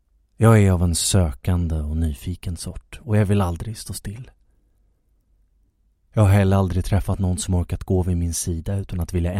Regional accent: Nykvarn, Stockholm County, Sweden; Jag kommer från Nykvarn, ett litet brukssamhälle utanför Södertälje i Stockholms län. Det är där jag har mina rötter

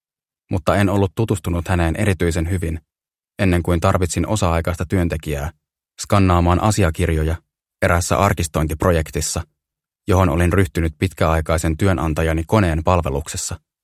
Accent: Vantaa, Uusimaa, Finland; kotikaupungissani Vantaalla

